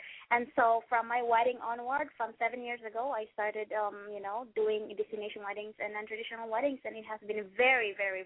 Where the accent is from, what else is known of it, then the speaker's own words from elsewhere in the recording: Hawaii, United States; because I'm from Maui, I did my wedding in Maui in the beach